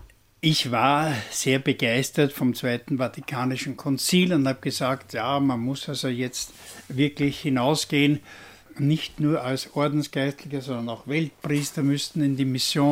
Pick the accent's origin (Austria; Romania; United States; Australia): Austria; Straß im Straßertal, Lower Austria; Ich stamme also aus Straß im Straßertal, Weingegend auch. Und in Krems bin ich in die Schule gegangen, in die Mittelschule.